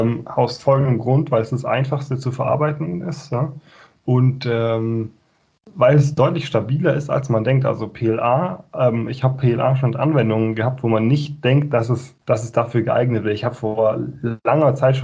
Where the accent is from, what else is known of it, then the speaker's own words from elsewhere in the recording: Bavaria, Germany; Ich komme aus dem Allgäu ursprünglich